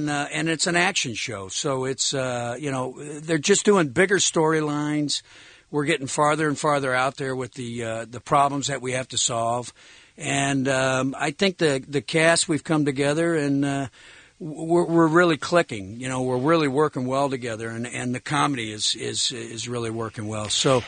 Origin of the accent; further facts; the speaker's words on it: Atlanta, Georgia, United States; born there; And it's so exciting for me because I was born in Atlanta